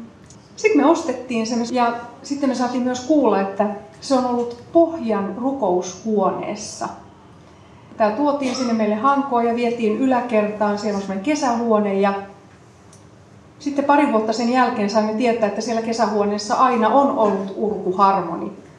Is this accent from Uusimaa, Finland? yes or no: yes; Helsinki, Uusimaa, Finland; also born or lived in Vaasa / Kuopio / Oulu / Tampere; Olen asunut pienestä pitäen, synnyin Helsingissä ja asun 8-vuotiaaksi Töölössä. Sitten muutettiin isän työn myötä Vaasaan, Vaasasta Kuopioon, Kuopiosta Ouluun ja Oulusta Tampereelle.